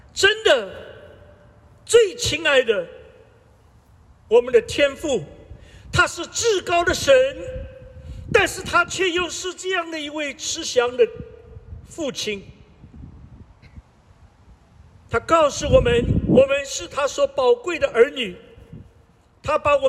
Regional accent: China; 我们中国人也不少，你要发财找关公，你要生小孩找观音，你要有吃的找灶神

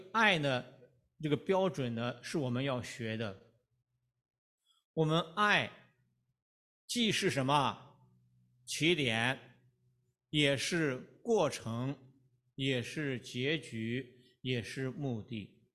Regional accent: Shaanxi, China; 我们陕西话呢，很有意思啊

